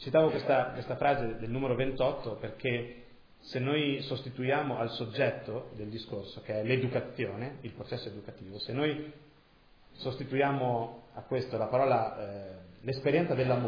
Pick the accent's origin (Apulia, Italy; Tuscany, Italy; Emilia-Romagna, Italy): Emilia-Romagna, Italy; Cesena; Io sono romagnolo di origine, di Cesena.